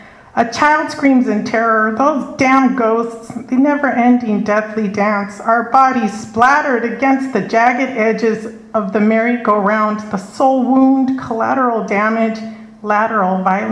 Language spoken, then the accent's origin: English; California, United States; It's back in the day, you know, I'm from California, so before I was 21, I did what everybody did